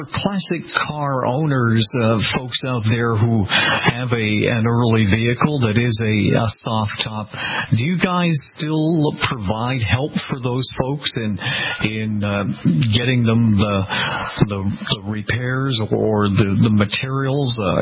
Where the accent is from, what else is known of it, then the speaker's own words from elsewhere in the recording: Needham, Massachusetts, United States; now in Florida, United States; I grew up in Needham, Massachusetts, and have spent 99% of my life in Massachusetts, presently living in Florida down here for a broadcasting project.